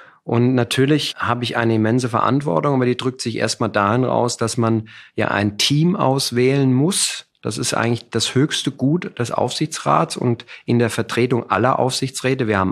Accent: Frankfurt, Hesse, Germany; born or raised there; also born or lived in Munich

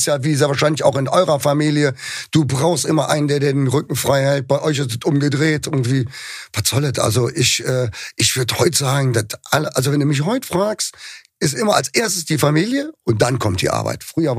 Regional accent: Cologne, North Rhine-Westphalia, Germany; da haben wir ja noch ein Privileg als Kölner.

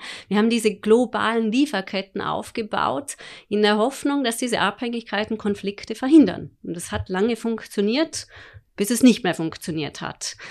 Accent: Austria; now in Frankfurt, Germany; Ich bin ursprünglich oder gebürtige Österreicherin, bin jetzt aber seit 25 Jahren in Frankfurt.

